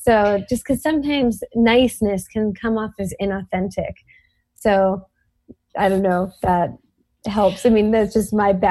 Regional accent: the South, United States; I grew up in the South personally

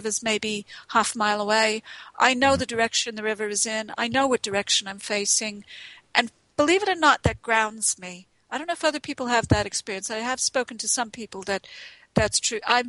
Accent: Long Island, New York, United States; now in London, United Kingdom; I grew up on Long Island, New York. I always knew which way was north, south, east, west. I could start talking like a New Yorker if you want me to, but I won't.

